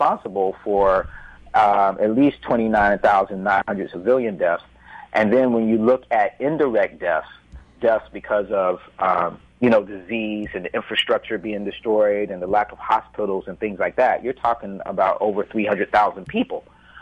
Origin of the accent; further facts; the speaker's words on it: the South, United States; But, you know, sometimes I look at our own country in the South. I'm a Southerner.